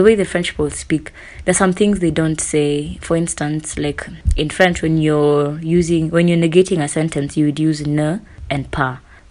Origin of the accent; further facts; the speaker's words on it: Kenya; accent: Kenyan; English is a second language; Would I say my Kenyan accent was understood? I hope so. I think so. It was never a problem.